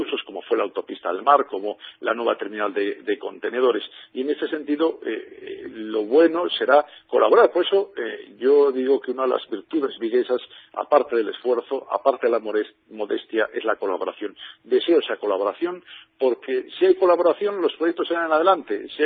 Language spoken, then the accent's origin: Spanish; Vigo, Galicia, Spain; Yo soy vigués y lo importante es que Vigo crezca y trabaje